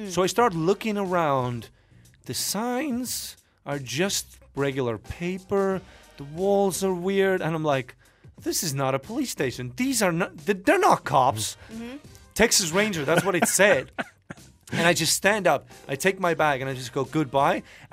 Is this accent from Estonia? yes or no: yes; Estonia; dude, I'm from Estonia. I don't know nothing, okay?